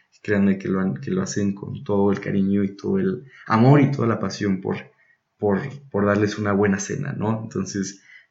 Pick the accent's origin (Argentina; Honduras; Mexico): Mexico; de nuestra cultura, de nuestra identidad como mexicanos